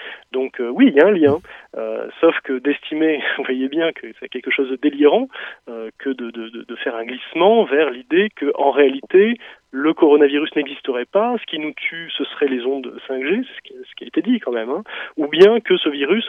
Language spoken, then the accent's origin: French; France; Et chez nous, en France, c'est 26%.